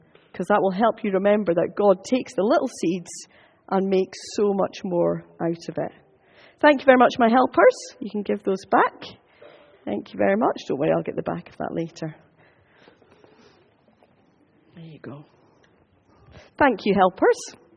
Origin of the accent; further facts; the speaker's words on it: Scotland, United Kingdom; It's okay, I'm allowed to say that. I am Scottish, okay?